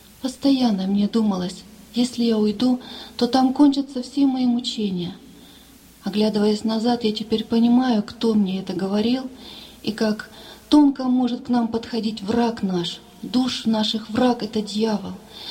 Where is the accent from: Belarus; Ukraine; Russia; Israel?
Russia; Хочу сказать, что я впервые сегодня здесь у вас в Германии. Приехала я из России.